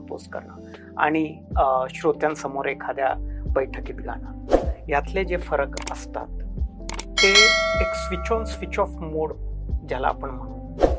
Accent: Hingoli, Maharashtra, India; तर मी तिथनं येतो, माझं लहानपण आणि कॉलेजपर्यंतचं शिक्षण वगैरे तिथेच झालं. आणि त्यावेळेला उर्दूचा पगडा जरा जास्त होता, कारण निजामाचं राज्य होतं ते.

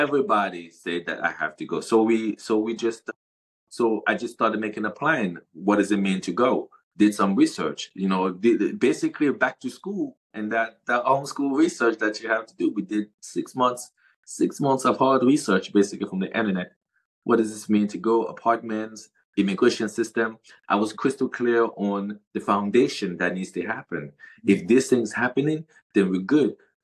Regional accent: Cameroon; So at the time he lived in Geneva, Switzerland, and we grew up together in Cameroon. My 13 years in Cameroon, he's the one who bought me my first hamburger, and in Cameroon.

